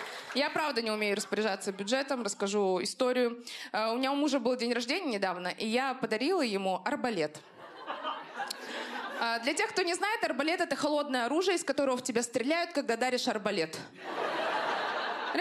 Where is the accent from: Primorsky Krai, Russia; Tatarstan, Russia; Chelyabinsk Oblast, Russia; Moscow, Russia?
Chelyabinsk Oblast, Russia; born there; я родилась не в Москве, а в какой-то деревне под Челябинском. Но недавно осознала всю прелесть того, что я не москвичка.